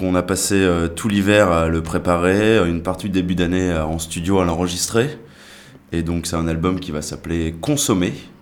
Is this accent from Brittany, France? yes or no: no; Noirmoutier, Pays de la Loire, France; Moi je suis originaire de Noirmoutier.